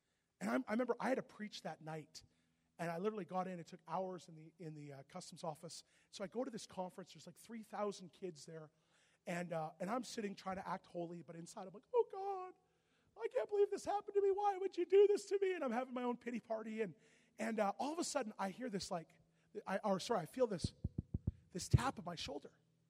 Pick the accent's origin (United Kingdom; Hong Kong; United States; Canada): Canada; I'm Canadian. When are we ever dangerous?